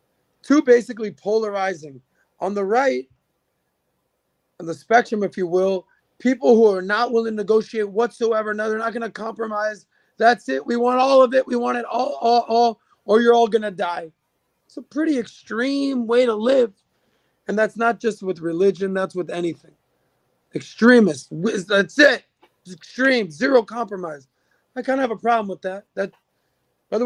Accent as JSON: {"language": "English", "country": "United States", "said": "I'm American. I'm pro-American. I love being American."}